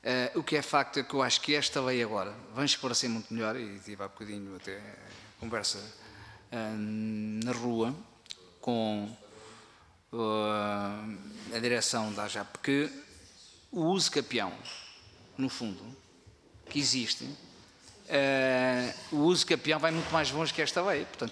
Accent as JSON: {"language": "Portuguese", "town": "Caldas da Rainha", "region": "Centro", "country": "Portugal", "said": "posso publicar no meu distrito, posso publicar em Iberia quando sou das Caldas"}